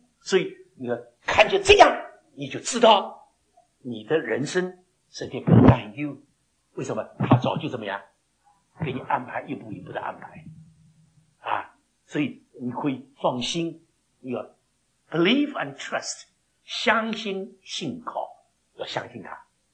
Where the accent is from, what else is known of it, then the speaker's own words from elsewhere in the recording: Shanghai, China; 我们上海人不讲的